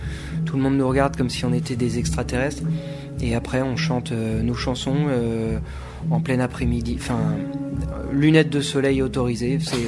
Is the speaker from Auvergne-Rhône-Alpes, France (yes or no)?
no; Nantes, Pays de la Loire, France; Et en plus, on vient de Nantes